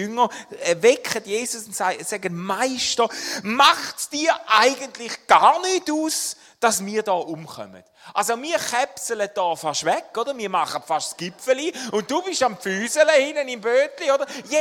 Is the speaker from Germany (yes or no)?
no; Switzerland; Wir sind als Schweizer, wir sind ja so Festlandpiraten, oder?